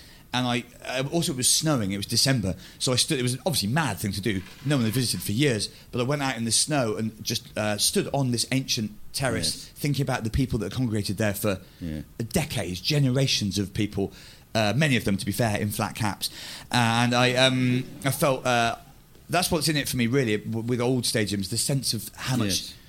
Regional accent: Bristol, South West England, United Kingdom; I grew up in Bristol, in fact, almost in Wales.

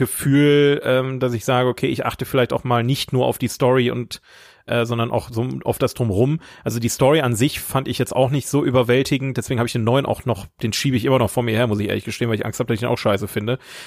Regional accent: Oberhausen, North Rhine-Westphalia, Germany; der hat in einem Aquarium in Oberhausen gelebt, wo ich herkomme

